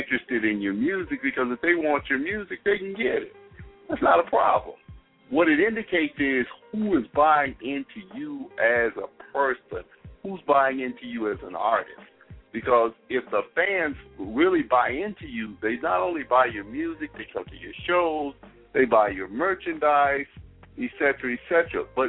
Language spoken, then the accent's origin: English; Mississippi, United States; I'm from Mississippi. I know some of you on the line are from Mississippi.